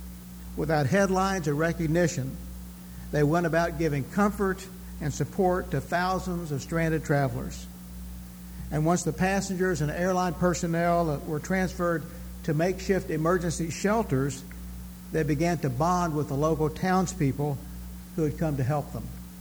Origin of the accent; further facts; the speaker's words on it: Texas, United States; also born or lived in Louisville, Kentucky / Silver Spring, Maryland; Linda and I came to Bowie from Silver Spring, Maryland, but before that we came from Louisville, Kentucky. And before that, I came from Texas.